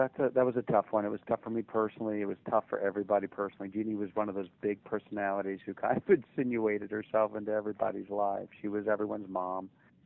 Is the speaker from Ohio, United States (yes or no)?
no; Louisiana, United States; I'm telling you, I'm from Louisiana.